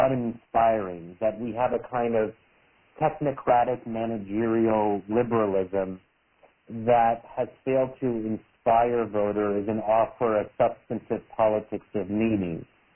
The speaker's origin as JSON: {"language": "English", "country": "United States", "said": "relevant in my home country, the U.S."}